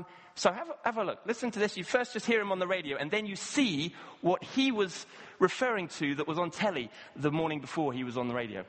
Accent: Kenya; born or raised there

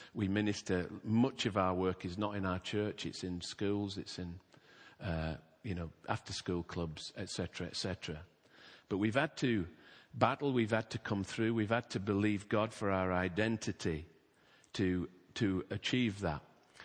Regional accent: England, United Kingdom; I'm English and I'm a Welsh rugby fan.

